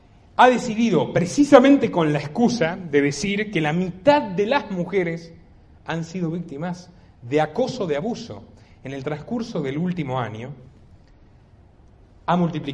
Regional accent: Bariloche, Río Negro, Argentina; en mi ciudad natal, en el sur, en Bariloche, en la Patagonia

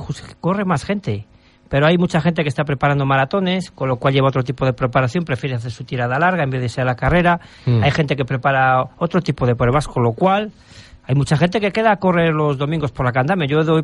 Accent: Palencia, Castile and León, Spain; Yo te hablo, por ejemplo, de donde soy, que soy de Palencia, también corre mucho.

